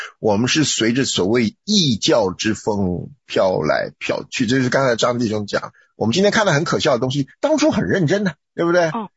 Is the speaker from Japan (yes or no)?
no; Taiwan; 包括我从台湾来的